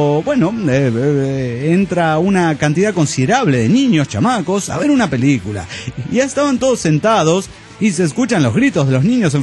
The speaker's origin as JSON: {"language": "Spanish", "region": "Cochabamba", "country": "Bolivia", "said": "de Cochabamba, Bolivia."}